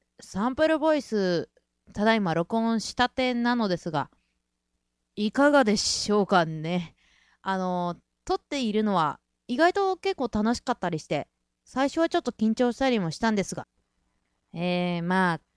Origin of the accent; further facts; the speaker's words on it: Kansai, Japan; 一応関西人なので、ボケでもツッコミでも、一人漫才でも、はい、何でも一応できるつもりではありますが